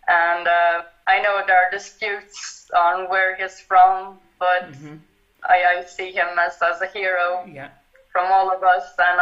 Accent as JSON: {"language": "English", "region": "Lika-Senj County", "country": "Croatia", "tie": "born or raised there", "second_language": "English", "said": "which hopefully will bring more people to my hometown and get people discover more about Nikola Tesla."}